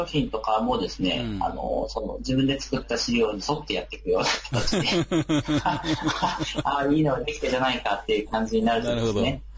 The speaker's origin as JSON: {"language": "Japanese", "region": "Iwate", "country": "Japan", "also_born_or_lived": "Tokyo / Kanagawa", "lives_now": "Fukuoka, Japan", "said": "もともと私、出身は岩手で。"}